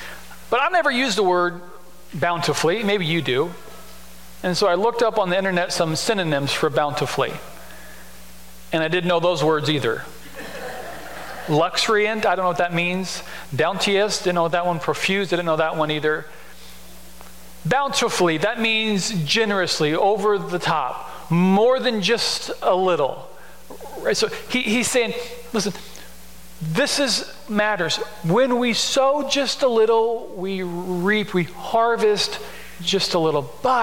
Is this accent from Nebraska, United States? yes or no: yes; Beatrice, Nebraska, United States; Man, I grew up in Beatrice. I went to seminary out in Colorado, and I forgot how rural and hickish my background was.